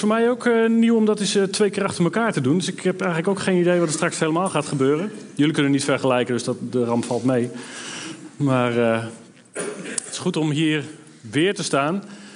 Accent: Overijssel, Netherlands; born there; now in Duiven, Netherlands; Ik kom uit Duiven gereden. Maar ik ben een geboren tukker

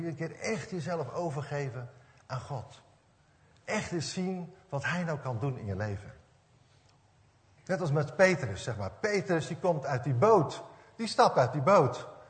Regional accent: Netherlands; Ik zeg, ik kom uit Nederland en ik kom wel bijbels brengen.

